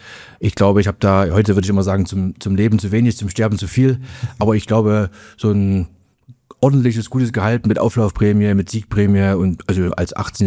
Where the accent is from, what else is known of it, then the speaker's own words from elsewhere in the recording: Zwickau, Saxony, Germany; born there; Ich war mit 15, ich bin in Zwickau geboren.